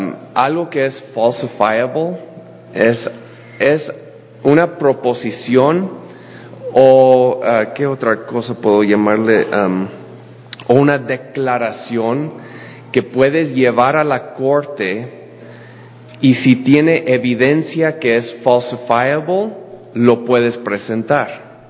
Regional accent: United States; Spanish is a second language; Y yo, como buen gringo, lo transliteré a español sin checar si era la misma cosa.

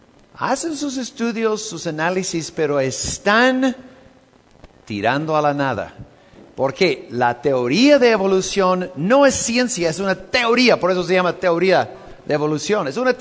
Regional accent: United States; Hay un parque cerca de donde soy, se llama Yellowstone.

